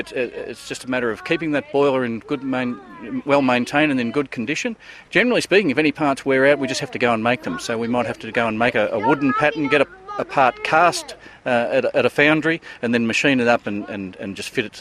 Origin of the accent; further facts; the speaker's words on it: Warrnambool, Victoria, Australia; I'm from Warrnambool.